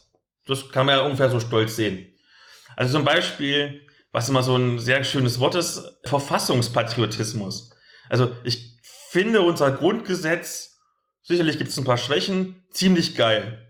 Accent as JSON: {"language": "German", "region": "eastern Germany", "country": "Germany", "said": "Ich sehe das ja bei uns im Osten immer ganz oft oder so."}